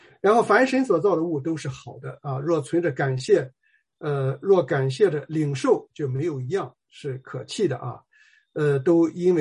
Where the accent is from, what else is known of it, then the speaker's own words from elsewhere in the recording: China; 尤其是咱们是中国人啊